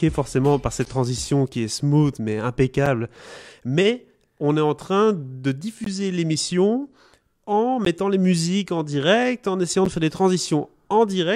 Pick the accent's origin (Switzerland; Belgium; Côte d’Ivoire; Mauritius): Belgium; Parce qu'il est passé chez nous en Belgique.